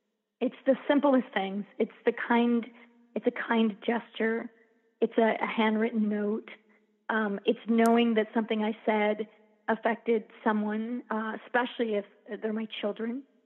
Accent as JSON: {"language": "English", "country": "Ecuador", "said": "training for a half Ironman right now that I'm going to do in Ecuador in order to raise houses. It's my home country."}